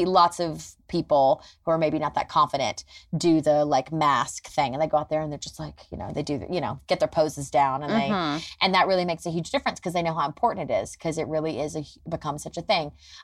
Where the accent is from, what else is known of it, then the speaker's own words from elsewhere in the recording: Nashville, Tennessee, United States; I mean, I grew up in Nashville, where I'm from originally, and I grew up around a lot of music.